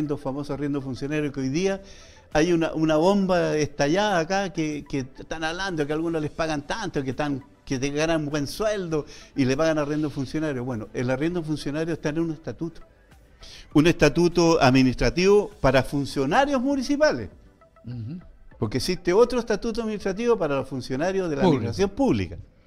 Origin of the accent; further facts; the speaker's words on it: Antofagasta, Chile; born there; Que yo no soy de Iquique, yo no soy nacido de Iquique, yo soy nacido en Antofagasta.